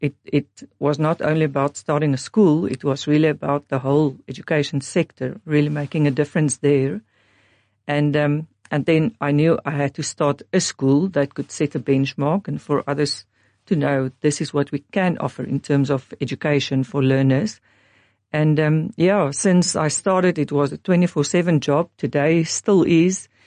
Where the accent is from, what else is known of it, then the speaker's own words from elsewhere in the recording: Cape Town, Western Cape, South Africa; So I grew up in Cape Town. I had a wonderful family, stable, secure, loving family there, but very poor.